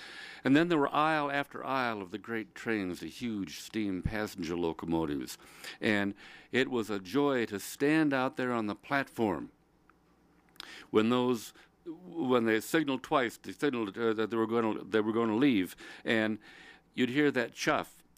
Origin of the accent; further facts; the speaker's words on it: Cleveland, Ohio, United States; born there; Go back to where I was born in Cleveland, Ohio in the mid-1930s.